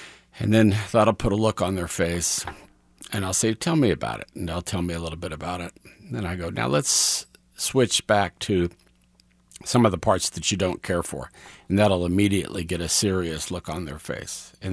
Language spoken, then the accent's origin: English; Kansas City, Missouri, United States; I grew up in South Kansas City. I went to Border Star, then Southwest High School. I grew up off of Warnell, kind of in the Brookside area